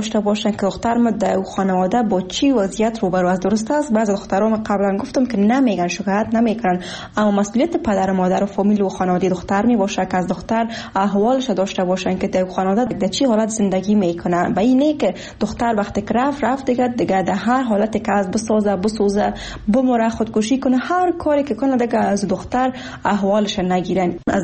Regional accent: Afghanistan; من زن افغان هستم،

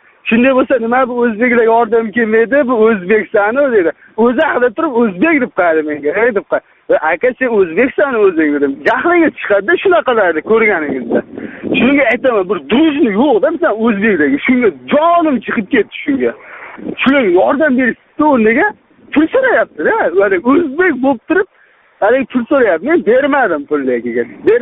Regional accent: Namangan, Namangan Region, Uzbekistan; now in Russia; Men Namangandanman. Sizim axiro Rossiyaga keldim shu yo'lda.

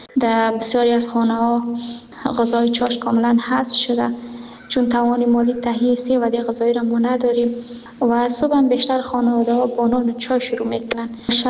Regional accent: Afghanistan; وقتی بفهمن که ما افغان هستیم

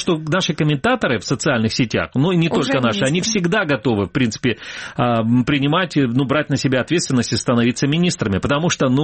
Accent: Feodosia, Crimea, Ukraine; вот я родился, и в детстве мое прошло в Феодосии

